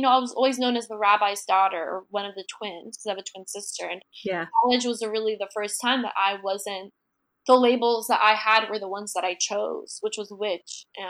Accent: Johns Creek, Georgia, United States; I grew up in the Bible Belt in Georgia, in Johns Creek, Georgia, and I went to school in South Carolina to USC

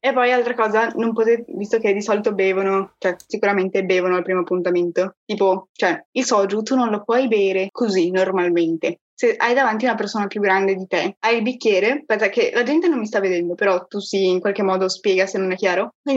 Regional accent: Padua, Veneto, Italy; Ecco, adesso ho detto anche sono di Padova.

